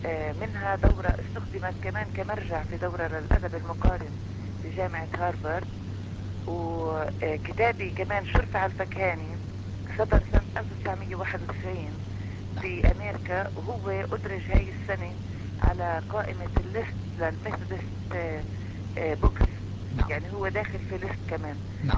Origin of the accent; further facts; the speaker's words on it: Palestine; وأنا من فلسطين.